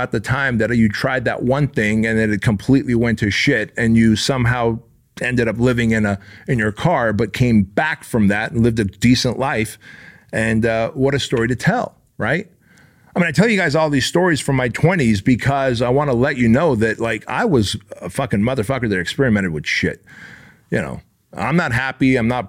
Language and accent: English; Santa Ana, California, United States; I came as an immigrant from a foreign country. I was molested as a little boy. I grew up in Section 8 government-assisted housing. I fucking fought off F Troop, a fucking gang in Santa Ana that's fucking violent.